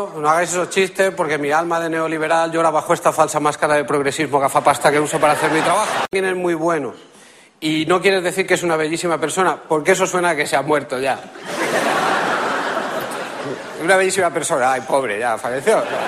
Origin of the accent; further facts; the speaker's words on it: Catalonia, Spain; Mira, somos así los catalanes.